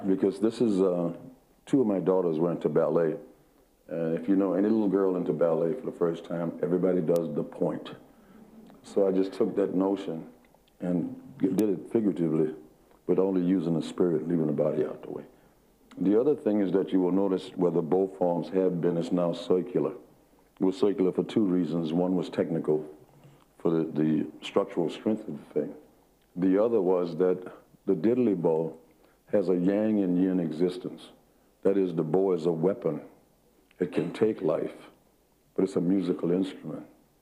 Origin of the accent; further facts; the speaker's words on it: New Orleans, Louisiana, United States; As a kid growing up in New Orleans, I think we have more churches and joints than any other city in this country.